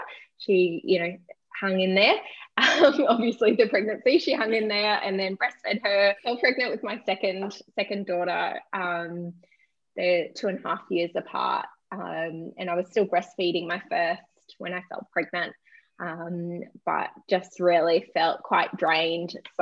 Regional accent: Cairns, Queensland, Australia; now in Gold Coast, Australia; So I'm a mom of 2 girls, 15 and 12, and I'm originally from Cairns. Born and bred North Queensland, and moved to the Gold Coast to study to be a naturopath, and met my husband down here, and yeah, just settled in.

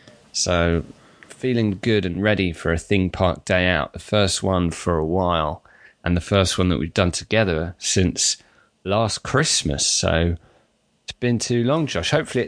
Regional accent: United Kingdom; This is not what I signed up for as a British person.

